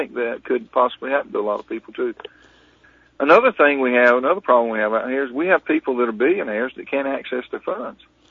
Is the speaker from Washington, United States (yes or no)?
no; Florida, United States; He was building a house near my hometown in Florida down there on a very elite place on an island down there